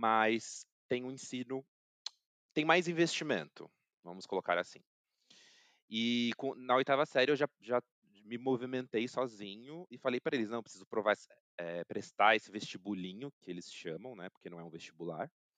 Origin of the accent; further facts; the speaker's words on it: São Bernardo do Campo, São Paulo, Brazil; born there; tenho 27 anos, nasci aqui em São Paulo, especificamente na Grande São Paulo, em São Bernardo do Campo, moro com a minha família.